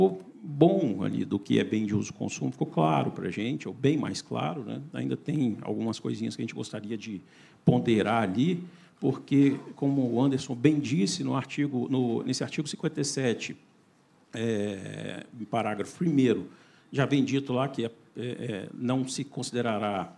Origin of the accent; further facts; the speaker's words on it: Brazil; enquanto brasileiro, enquanto empreendedor